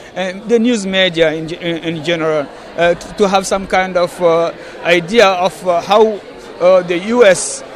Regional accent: Mali; now in United States; I'm from Mali.

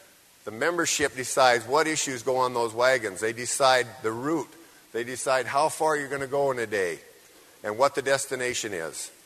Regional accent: Montana, United States; I'm from Montana, and we've got a lot of old ranches in Montana, so I thought, till I went to Florida.

